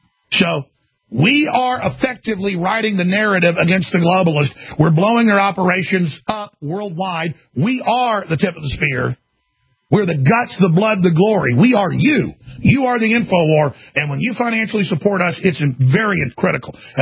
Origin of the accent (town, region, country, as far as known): Dallas, Texas, United States; born or raised there